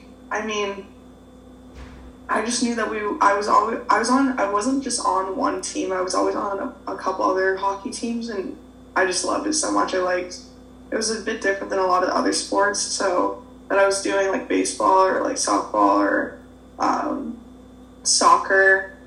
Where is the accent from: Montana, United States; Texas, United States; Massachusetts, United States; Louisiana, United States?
Massachusetts, United States; Beverly; Yeah, so I'm from Beverly, Massachusetts, so not too far, about 35, 40 minutes north of here